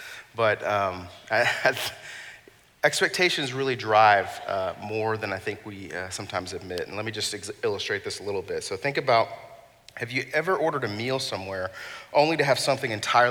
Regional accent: Dallas, Texas, United States; This was especially poignant for me when I grew up in Dallas.

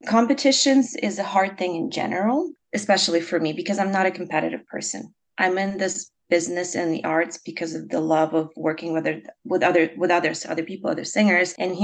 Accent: Ukraine; English is a second language; also born or lived in Russia; So I'm coming from Ukraine, and music was always a big part of what we did.

